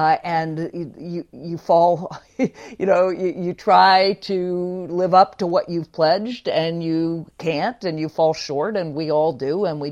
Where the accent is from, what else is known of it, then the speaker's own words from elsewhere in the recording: the South, United States; And I grew up in the South with, on one side, Southern relatives going back a couple centuries in Virginia, North Carolina, and Kentucky.